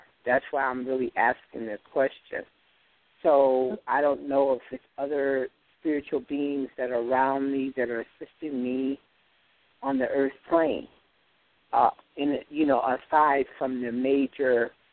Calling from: Colorado, United States; I'm calling from Colorado.

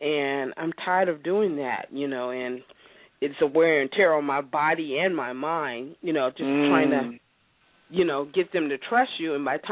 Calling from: California, United States; I'm from the Bay

